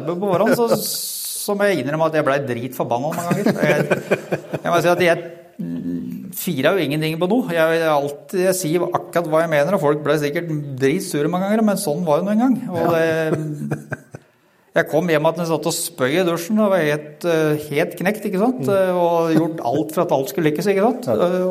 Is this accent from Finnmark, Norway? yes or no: no; Vikersund, Buskerud, Norway; now in Snarum, Norway; Mm. Født og oppvokst I Vikersund, og nå bor jeg på Snarum.